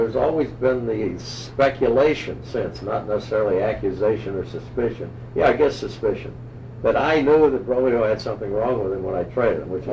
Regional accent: Texas, United States; I was raised on the Mexican border of Texas.

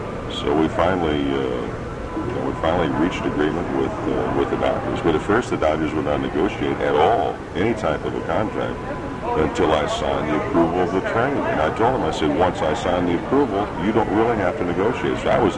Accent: Los Angeles, California, United States; I grew up in Los Angeles, and I was going to be back home, and my family lives in that area.

